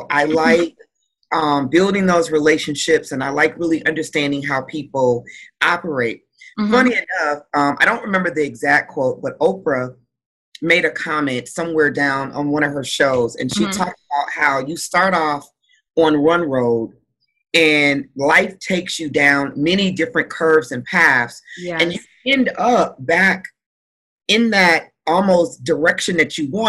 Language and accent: English; Detroit, Michigan, United States; I'm originally from Detroit, Michigan.